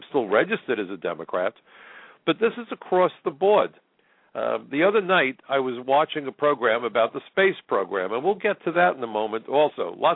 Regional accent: New York, United States; I'm a New Yorker. New York is the most ethnically diverse city, not only in the United States, I would argue in the world, ladies and gentlemen. And I love New York.

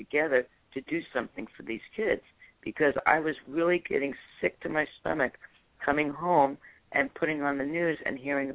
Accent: New York, United States; moved away; also born or lived in Florida; As you probably heard from my accent, I'm originally from New York, and I came out here by way of Florida.

